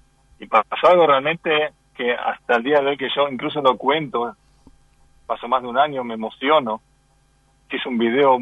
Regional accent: Argentina; also born or lived in Miami; now in Israel; yo me fui en el año 98 de Argentina, estuve unos 4 años viviendo en Miami y de ahí en el 2002 me vine para Israel, así que hace unos 22 años que estoy acá.

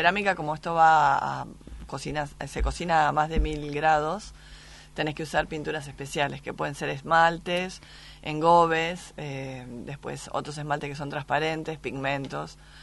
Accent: Buenos Aires, Argentina; now in Miramar, Argentina; En realidad soy porteña, pero hace 20 años que me fui para allá.

